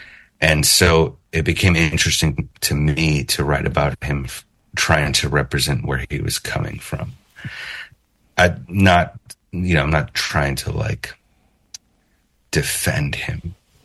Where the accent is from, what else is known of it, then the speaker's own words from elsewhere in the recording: Oakland, California, United States; And so I grew up in Oakland, which is super diverse, and on a street that every other kid that I knew came from a biracial family.